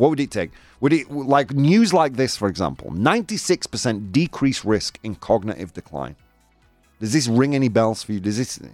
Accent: Yorkshire and the Humber, United Kingdom; now in Spain; You know, I'm from Yorkshire. In Yorkshire, we have the flat cap.

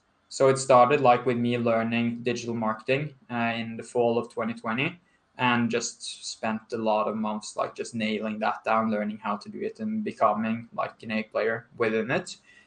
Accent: Kristiansand, Agder, Norway; English is a second language; So I'm from Norway, a tiny town in Norway called Kristiansand, and I am at status quo, 21 years old.

